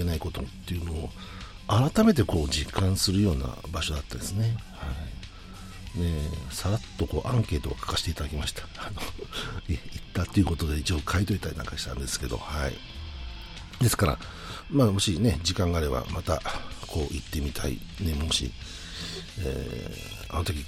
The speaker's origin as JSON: {"language": "Japanese", "town": "Nagoya", "region": "Aichi", "country": "Japan", "said": "地元名古屋ではやるんですけど"}